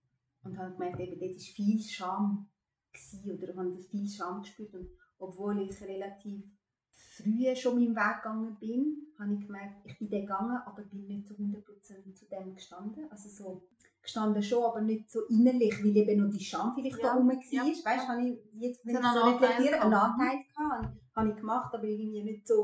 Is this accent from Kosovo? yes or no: yes; Kosovo; ich glaube, ich habe dir erzählt, ich komme aus Kosovo